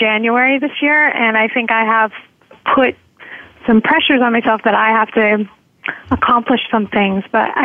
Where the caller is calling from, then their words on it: Manhattan, New York, United States; Hi, thank you. I'm calling from Manhattan.